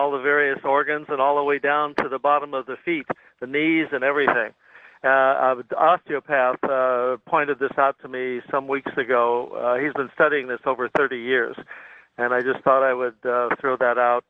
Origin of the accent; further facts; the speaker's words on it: Los Angeles, California, United States; I'm from Los Angeles.